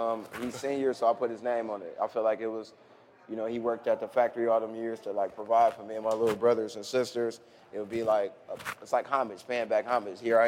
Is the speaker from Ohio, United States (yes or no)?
yes; Ohio, United States; I'm like, no, okay, I'm from Ohio.